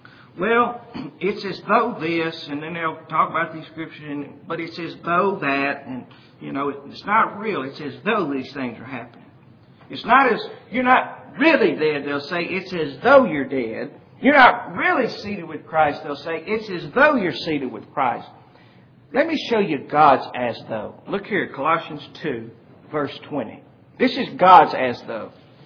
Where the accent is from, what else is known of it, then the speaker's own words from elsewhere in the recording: Arkansas, United States; I grew up in South Arkansas.